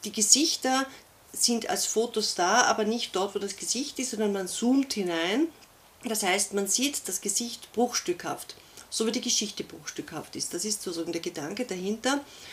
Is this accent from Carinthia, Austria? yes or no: no; Vienna, Austria; born there; also born or lived in Sweden; Ja, wir sind tatsächlich in Wien geboren. Meine Mutter ist dann mit mir 2 Jahre lang so nach Schweden gegangen